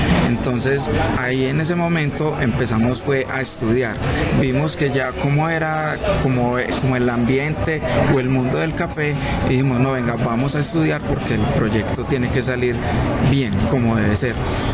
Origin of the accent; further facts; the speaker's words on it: Medellín, Antioquia, Colombia; Yo soy enamorado de Aranjuez y aquí nacimos, nos criamos, entonces, y sobre todo en este sector Palermo